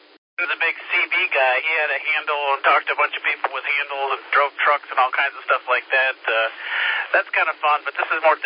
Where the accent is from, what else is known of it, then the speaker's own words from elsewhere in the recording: Oxnard, California, United States; I am also from California, but the other end of the state, Oxnard, is where I grew up, just north of Los Angeles.